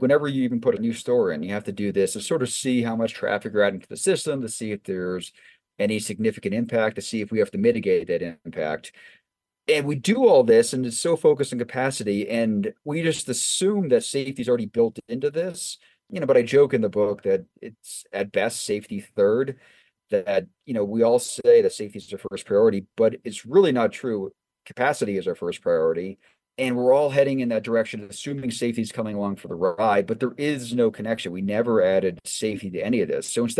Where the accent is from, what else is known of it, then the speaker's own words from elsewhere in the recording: Watertown, Massachusetts, United States; I grew up in Watertown, Massachusetts, where the Perkins School for the Blind was, and every intersection there has that.